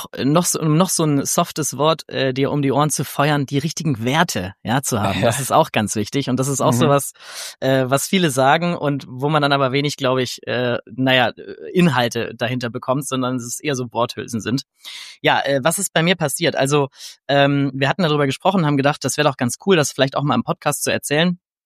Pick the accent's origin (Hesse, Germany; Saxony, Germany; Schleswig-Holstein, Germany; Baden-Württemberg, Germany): Baden-Württemberg, Germany; now in Cologne, Germany; Ich komme aus Köln, komme aber ursprünglich aus dem Süden der Region, wie du ja auch. Ich komme vom Bodensee. Und bin jetzt aber mitten in Köln